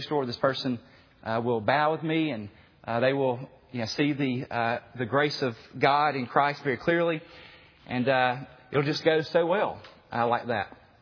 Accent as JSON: {"language": "English", "region": "Southeast", "country": "United States", "tie": "born or raised there", "said": "because of my background, especially growing up in the Southeast"}